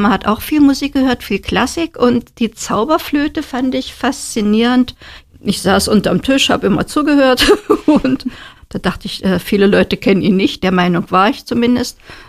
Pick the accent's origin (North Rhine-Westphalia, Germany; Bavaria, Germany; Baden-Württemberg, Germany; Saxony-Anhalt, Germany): Saxony-Anhalt, Germany; Aschersleben; Ich bin hier in Aschersleben geboren, bin hier aufgewachsen, war noch nie weg und kenne Aschersleben von klein auf. Kenne jede Ecke, kann ich schon sagen. Also ich wohne hier mit meiner Familie.